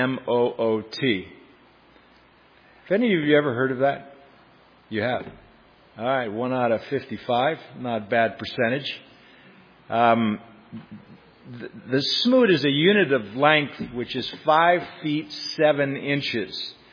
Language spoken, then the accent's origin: English; Schenectady, New York, United States; I grew up in Schenectady and was a regular at Sacandaga Bible Conference. My parents had a cabin there